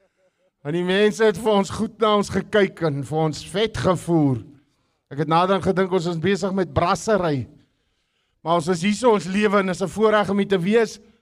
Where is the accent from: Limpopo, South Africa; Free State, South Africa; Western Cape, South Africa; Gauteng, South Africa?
Western Cape, South Africa; George; die ander tweeling, ons is ook van George af